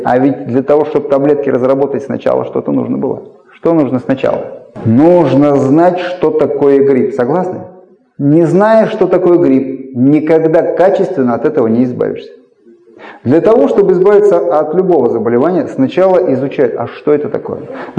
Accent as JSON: {"language": "Russian", "country": "Russia", "said": "Видимо, знаешь, что мы из России"}